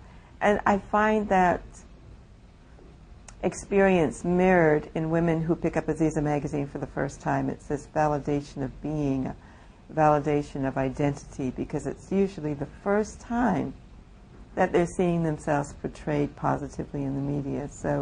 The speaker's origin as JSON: {"language": "English", "town": "Toronto", "region": "Ontario", "country": "Canada", "tie": "born or raised there", "said": "many years before that, growing up in Toronto"}